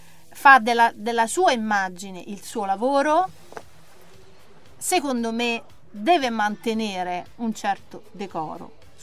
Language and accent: Italian; Rome, Lazio, Italy; also born or lived in Tuscany; Sono di Roma, nata a Roma. Ho vissuto un po' in Toscana